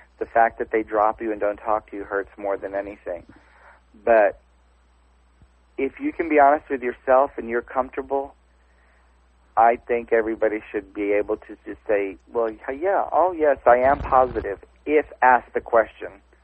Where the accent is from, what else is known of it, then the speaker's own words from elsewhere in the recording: San Antonio, Texas, United States; I'm from San Antonio, Texas.